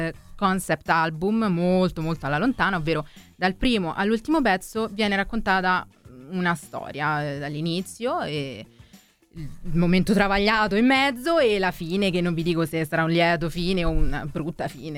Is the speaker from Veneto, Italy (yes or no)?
no; Anzio, Lazio, Italy; now in Rome, Italy; Sono di Anzio, però praticamente romana. Vivo a Roma ultimamente.